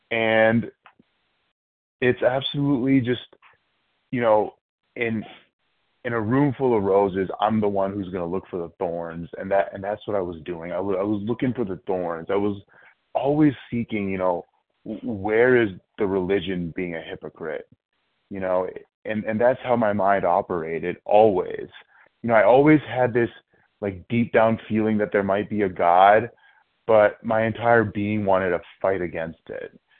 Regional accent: New Jersey, United States; I am from New Jersey

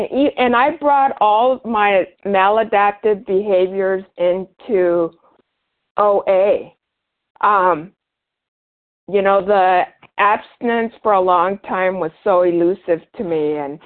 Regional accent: United States; I think that it's part of our culture here as an American to arrive.

